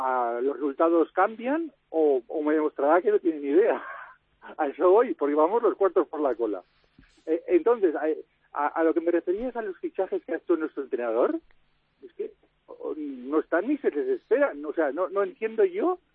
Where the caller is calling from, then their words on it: Barcelona, Catalonia, Spain; llamo de Gracia.